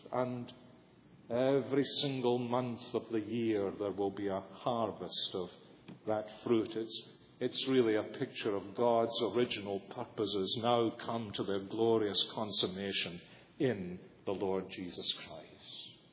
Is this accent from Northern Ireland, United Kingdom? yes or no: no; Scotland, United Kingdom; Now, I'm a melancholic Scot, but I don't think this is just melancholy or being Scottish.